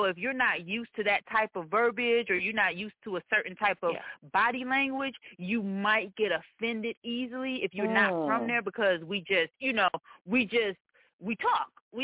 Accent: Michigan, United States; also born or lived in Arizona; And I haven't found that anywhere I've lived. Arizona, and I'm from Michigan.

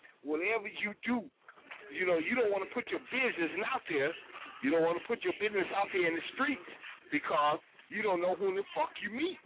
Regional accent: Detroit, Michigan, United States; I'm from Detroit. I'm from Michigan, Detroit. And I'm coming down the south.

